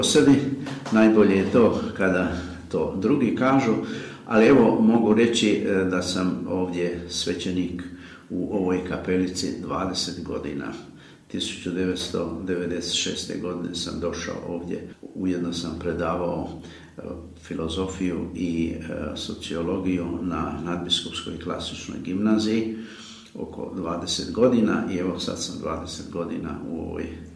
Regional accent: Uzdol, Federation of Bosnia and Herzegovina, Bosnia & Herzegovina; Ja sam rodom iz Rame, iz Župe Uzdol, i u tome kraju ja sam evo rođen

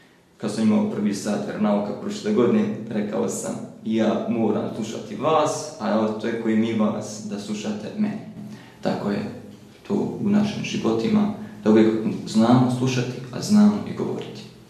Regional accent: Mostar, Federation of Bosnia and Herzegovina, Bosnia & Herzegovina; born there; Rođen sam u Mostaru 19.2.1987. godine.

